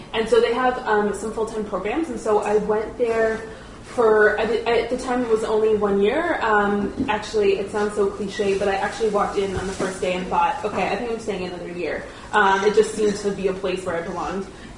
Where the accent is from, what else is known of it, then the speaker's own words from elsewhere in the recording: Chicago, Illinois, United States; I'm originally from Chicago.